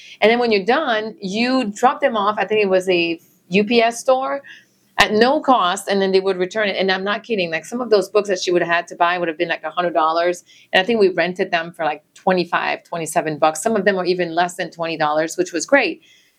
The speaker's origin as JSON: {"language": "English", "country": "Canada", "said": "I'm from Canada, and I did not listen to country music."}